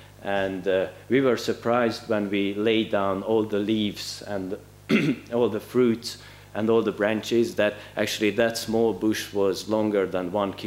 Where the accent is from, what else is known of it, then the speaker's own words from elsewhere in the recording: Hungary; English is a second language; moved away; I'm coming from Hungary